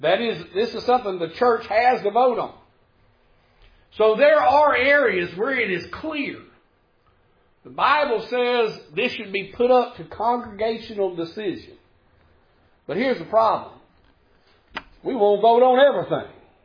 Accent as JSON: {"language": "English", "country": "United States", "said": "I realize we're good Americans. We're good Americans. We're American Christians."}